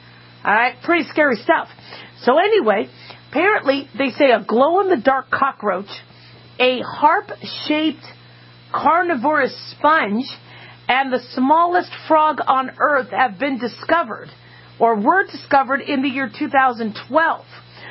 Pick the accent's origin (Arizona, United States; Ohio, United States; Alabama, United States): Arizona, United States; Go Sun Devils. I'm from Arizona.